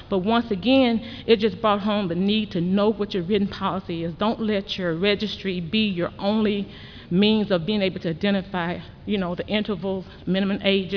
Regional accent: Augusta, Georgia, United States; from Augusta, Georgia

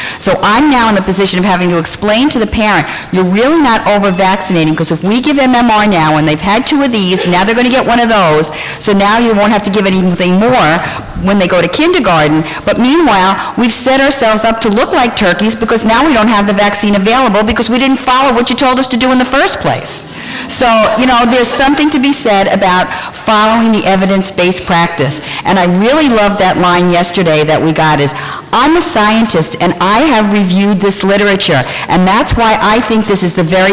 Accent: New York, United States; Right now, I'm from Suffolk County in New York

